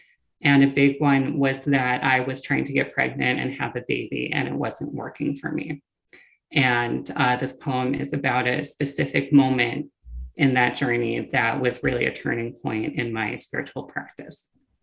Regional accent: New York City, New York, United States; I grew up in New York City, and so I had friends of a lot of different religious traditions and no religious traditions.

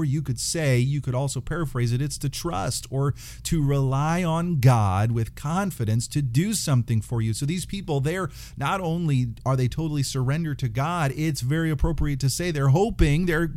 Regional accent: United States; And as an American, I recognize that it's easy to think that we can do anything that our minds set to doing.

